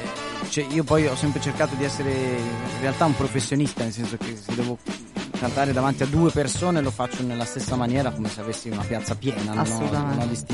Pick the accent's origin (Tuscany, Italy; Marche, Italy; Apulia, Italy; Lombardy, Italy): Tuscany, Italy; io vengo dalla Toscana e faccio vini toscani